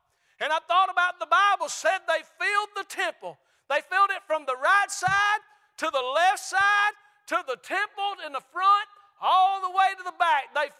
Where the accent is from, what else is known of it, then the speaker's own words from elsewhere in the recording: Georgia, United States; I was born and raised on Lake Lanier, been around that lake my whole life.